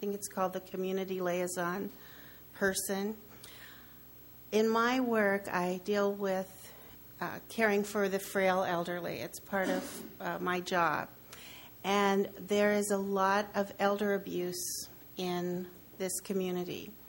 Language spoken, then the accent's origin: English; Morro Bay, California, United States; I'm from Morro Bay.